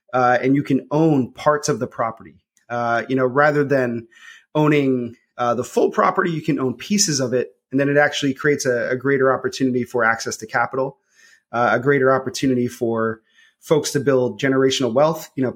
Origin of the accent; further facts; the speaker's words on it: New York City, New York, United States; I grew up in New York City.